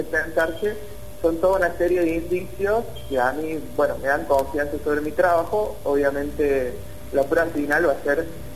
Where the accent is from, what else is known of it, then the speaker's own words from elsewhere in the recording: Córdoba, Argentina; yo soy de Córdoba Capital